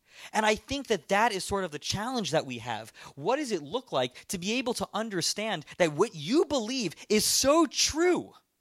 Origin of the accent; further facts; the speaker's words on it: Long Island, New York, United States; So as I said in the last service, I grew up on Long Island, and Jews and Christians on Long Island love each other.